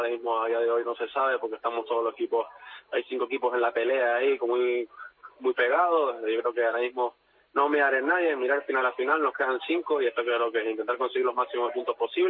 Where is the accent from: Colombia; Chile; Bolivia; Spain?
Spain; Canary Islands; Sí, yo soy de Tenerife, sí.